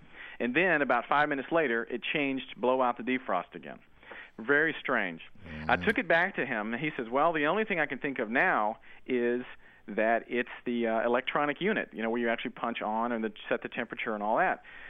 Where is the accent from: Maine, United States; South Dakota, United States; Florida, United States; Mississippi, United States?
Florida, United States; Orlando; Orlando, Florida. Home of Mickey Mouse and very hot weather.